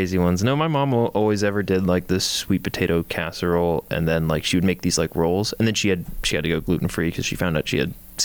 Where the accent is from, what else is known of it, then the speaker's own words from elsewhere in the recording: Washington, United States; now in Phoenix, United States; The big one in Phoenix, and this like shocked me because I didn't see this growing up in Washington State